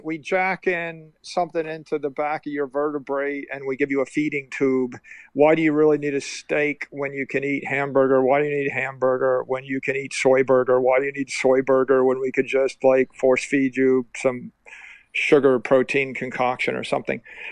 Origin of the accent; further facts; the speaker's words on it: New Zealand; when I grew up in New Zealand. And in New Zealand, it was a very poor country, really, really poor country when I was growing up there.